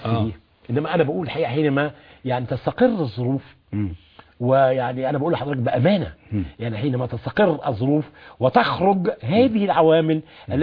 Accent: Egypt; هل أنا النهاردة كمصري أقبل أن إسرائيل تحقق الأمن المصري؟

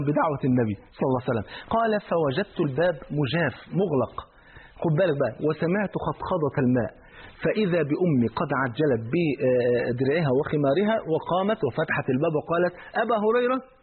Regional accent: Egypt; المشهور عندنا في مصر

